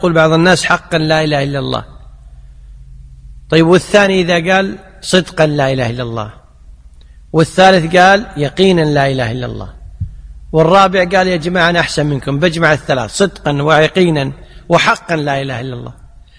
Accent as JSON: {"language": "Arabic", "country": "Kuwait", "said": "في الكويت عندنا ما يوجد هذا، لكن في السعودية موجود هذا، في الكويت عندنا؟ ما عندنا في الكويت"}